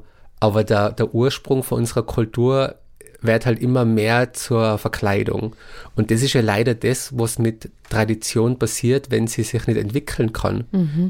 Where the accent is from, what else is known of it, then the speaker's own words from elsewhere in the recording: Tyrol, Austria; accent: Tyrolean; das als Tiroler nochmal ein bisschen mehr eingeimpft, der ist einfach da. Das ist, du hast den Dialekt, du kommst da auch gar nicht aus.